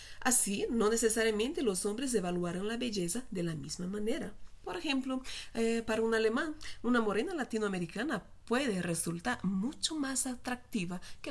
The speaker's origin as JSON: {"language": "Spanish", "country": "Brazil", "moved": "yes", "lives_now": "Mexico", "said": "soy una brasileña que vive en México"}